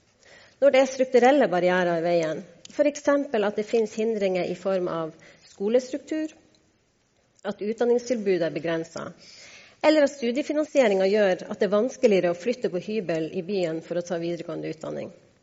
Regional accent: Hemmingsjord, Troms, Norway; Jeg kommer fra en liten bygd i Nord-Norge, hvor det bor ca. 200 personer. Bygda heter Hemmingsjord. Det ligger i Sørøse kommune i Troms fylke.

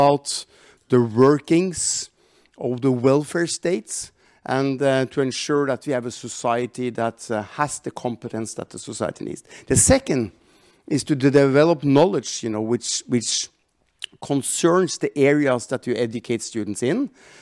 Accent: Norway; accent: Scottish and Norwegian; English is a second language; also born or lived in Scotland; They do say that my accent is a fair combination of Scottish and Norwegian. I studied in Scotland before I went back to Norway to study there.

